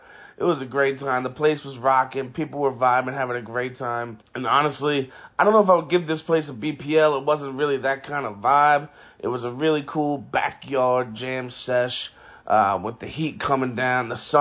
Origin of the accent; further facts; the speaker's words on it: Callington Harbor, United States; I have not seen that many people at the Blue Crab in my entire life, and I grew up in Callington Harbor.